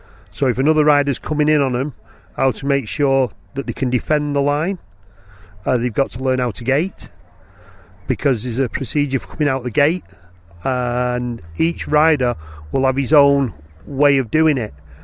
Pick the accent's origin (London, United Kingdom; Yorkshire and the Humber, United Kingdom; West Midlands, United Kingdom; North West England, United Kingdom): North West England, United Kingdom; Bury; I'm from Bury.